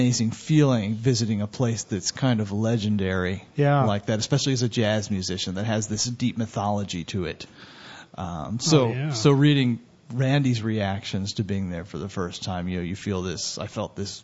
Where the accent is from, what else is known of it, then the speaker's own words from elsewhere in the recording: Houston, Texas, United States; I'm from Houston.